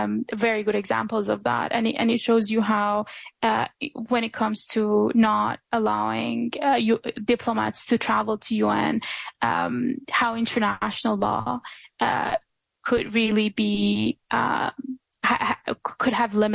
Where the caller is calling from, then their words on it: Ottawa, Ontario, Canada; such as Canada, I'm calling from Ottawa today